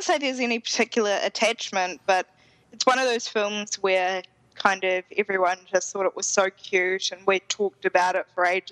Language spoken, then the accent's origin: English; Dannevirke, Manawatū-Whanganui, New Zealand; Growing up in New Zealand, in Dannevirke, it was practically the only movie that our teachers had.